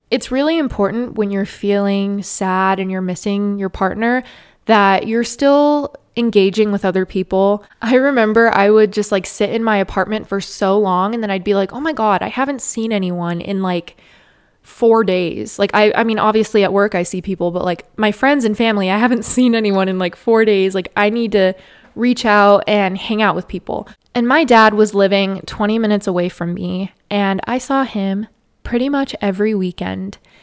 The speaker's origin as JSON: {"language": "English", "town": "San Diego", "region": "California", "country": "United States", "tie": "born or raised there", "said": "Like I said, I grew up in San Diego, so when he would come down to visit me, I tried to take him to places that I went to growing up, places like La Jolla, Torrey Pines, Balboa Park."}